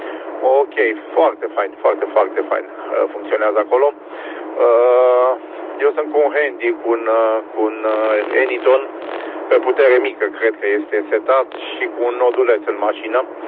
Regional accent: Fetești, Ialomița County, Romania; also born or lived in Brașov; Am locuit 30 de ani în Brașov. Indicativul este de districtul 6. Deloc sunt din Ialomița, Fetești.

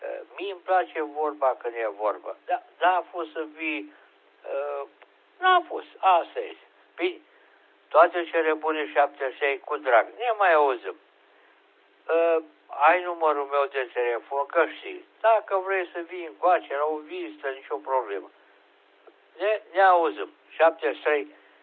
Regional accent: Moldavia, Romania; now in Oltenia, Romania; Eu la origine sunt moldovean și nevastă mea tot moldovean. E, și am ajuns prin forță majoră în Oltenia.

